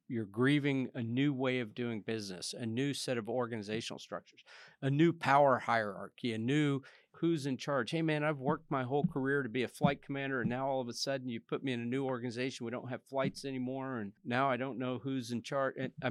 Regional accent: United States; I'm an American airman.

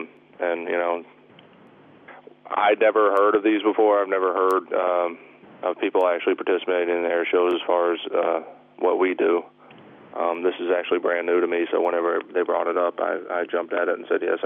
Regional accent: Mobile, Alabama, United States; I grew up in Mobile, Theodore, Satsuma. I actually graduated from Satsuma High School.

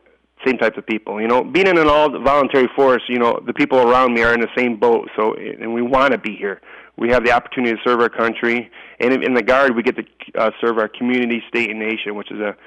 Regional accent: St. Clair, Michigan, United States; now in Kalamazoo, United States; I grew up in St. Clair, Michigan, and that's where it's my home, that's my home of record, but I actually live in Kalamazoo, Michigan now.

